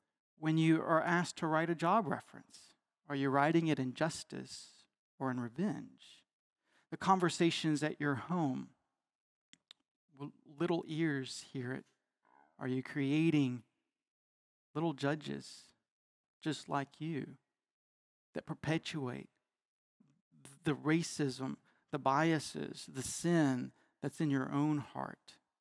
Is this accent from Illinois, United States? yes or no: no; Arkansas, United States; accent: Arkansan; Or when my Arkansan accent comes out, I say naked instead of naked, right?